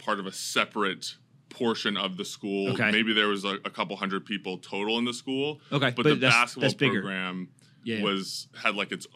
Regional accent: Okotoks, Alberta, Canada; Yeah. So I grew up in Okotoks, Alberta. It's mm-hmm. a small town outside of Calgary in mm-hmm. Western Canada, about 20,000 people in my town at the time.

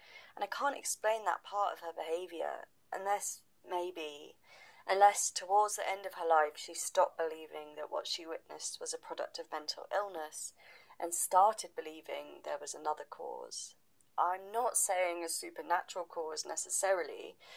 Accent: Sally in the Wood, South West England, United Kingdom; born there; which is that I was born in Sally in the Wood.

